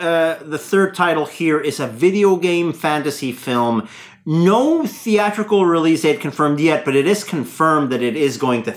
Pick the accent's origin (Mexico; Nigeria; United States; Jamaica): Mexico; English is a second language; Growing up in Mexico, we had, I think, three very popular anime shows.